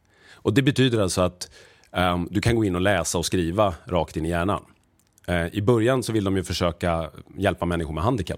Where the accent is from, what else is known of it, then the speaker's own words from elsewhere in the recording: Sweden; jag som svensk man